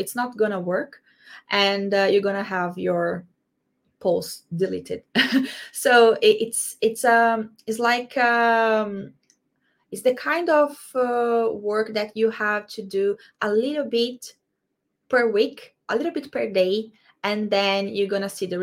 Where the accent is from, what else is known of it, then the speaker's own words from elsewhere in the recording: Brazil; English is a second language; As I said, I am from Brazil. And in Brazil, Reddit is not that popular.